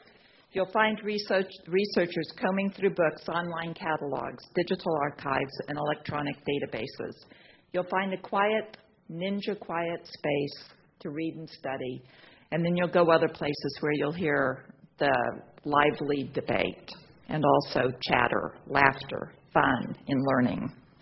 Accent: Texas, United States; And despite the fact that I'm from Texas, I am truly enchanted by this white stuff out there.

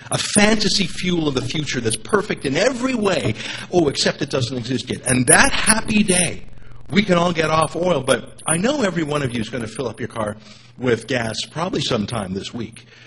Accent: Alberta, Canada; I mean, I'm from Alberta.

